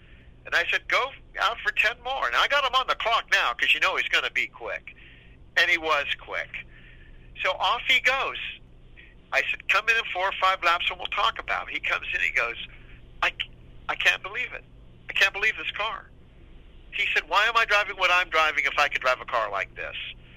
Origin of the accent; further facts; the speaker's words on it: California, United States; And we're from Southern California. We used to go to Hollywood all the time.